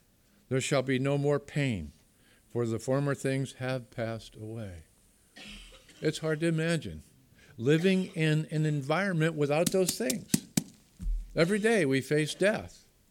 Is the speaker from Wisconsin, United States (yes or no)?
no; Massachusetts, United States; No New York or Boston. I can say that because I'm from Massachusetts.